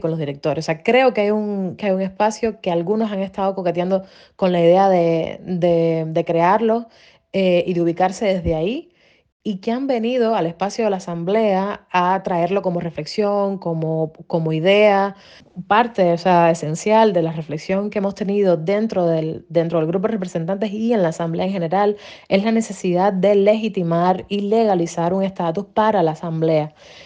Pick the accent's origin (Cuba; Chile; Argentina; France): Cuba; lo que nos une es que somos cubanos haciendo cine cubano, lo que ya no todos estamos en Cuba.